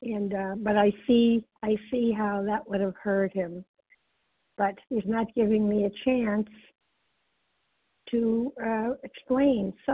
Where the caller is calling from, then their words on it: Westborough, Massachusetts, United States; Massachusetts, Westboro, Massachusetts.